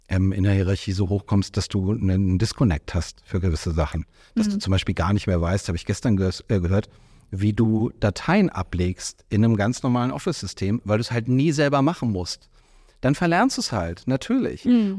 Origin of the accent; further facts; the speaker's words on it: Düsseldorf, North Rhine-Westphalia, Germany; also born or lived in Buchholz in der Nordheide / Berlin; Nee, ich bin in Düsseldorf groß geworden, dann nach Buchholz in der Nordheide transferiert worden und dann freiwillig nach Berlin gezogen.